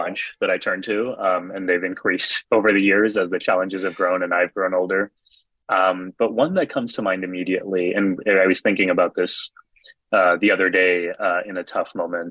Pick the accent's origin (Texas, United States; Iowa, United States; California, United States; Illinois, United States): Texas, United States; for me as a kid growing up in Texas, we were the only ones in South Texas in the whole region who wore turbans.